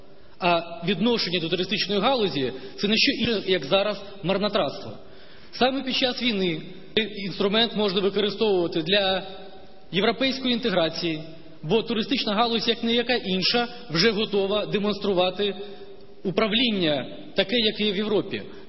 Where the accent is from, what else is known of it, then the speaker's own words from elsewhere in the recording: Crimea, Ukraine; Так, ми втратили Крим, мій рідний Крим